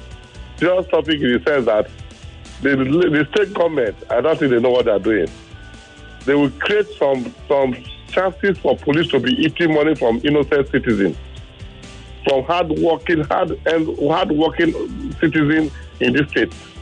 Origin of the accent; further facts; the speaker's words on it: Ikorodu, Lagos, Nigeria; from Ikorodu.